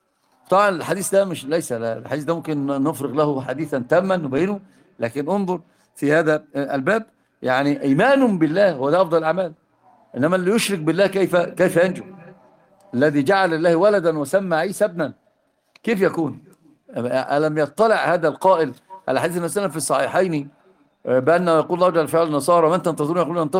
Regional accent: Egypt; عندنا في مصر أوجزوها بكلمة واحدة

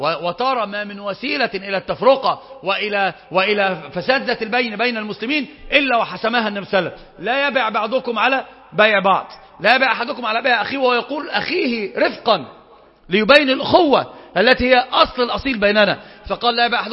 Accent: Iraq; طبعا دي مش مثل المفتاح عندنا في العراق من الإمام

